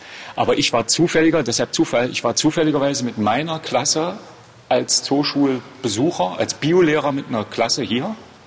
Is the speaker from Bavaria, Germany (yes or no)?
no; Halle, Saxony-Anhalt, Germany; Ich bin in Halle groß geworden und habe auch da studiert.